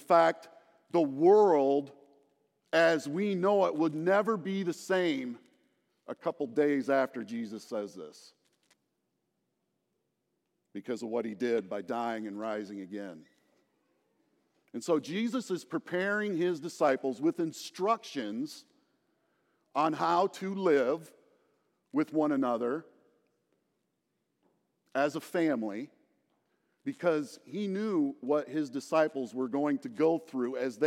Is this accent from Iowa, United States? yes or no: yes; Iowa, United States; That reminded me of a story of my childhood growing up in Iowa.